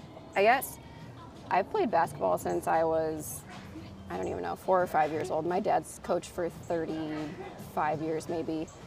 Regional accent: Muskegon, Michigan, United States; I am from Muskegon, Michigan. Pretty small town on west coast of Michigan.

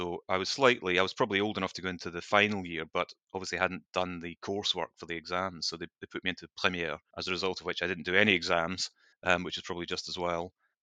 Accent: Scotland, United Kingdom; And I said, I'm not English, I'm Scottish.

